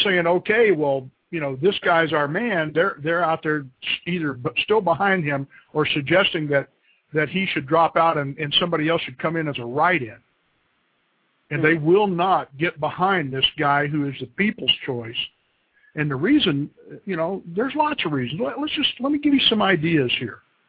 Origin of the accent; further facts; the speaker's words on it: Tennessee, United States; By the way, I'm from Tennessee originally.